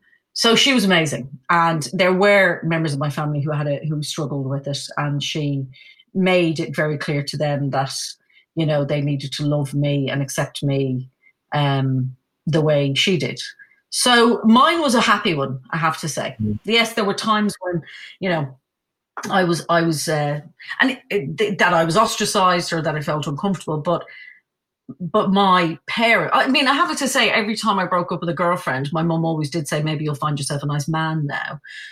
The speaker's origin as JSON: {"language": "English", "town": "Dublin", "region": "Leinster", "country": "Ireland", "tie": "born or raised there", "said": "in Ireland where I grew up in Dublin, it was still illegal to be gay."}